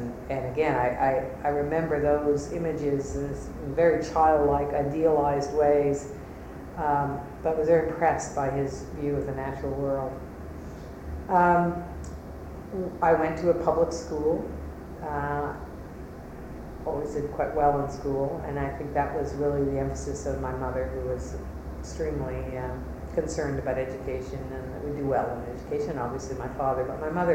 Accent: Montreal, Quebec, Canada; So I grew up in Montreal, in an English suburb of Montreal called Montreal West, which at that point, Montreal was very segregated. French lived in some parts of town, English in others.

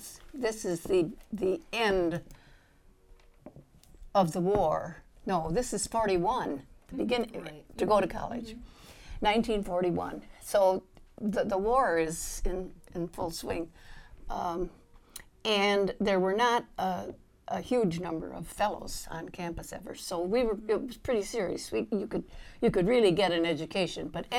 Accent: Schoolcraft, Michigan, United States; It's a little town, Schoolcraft, near Kalamazoo.

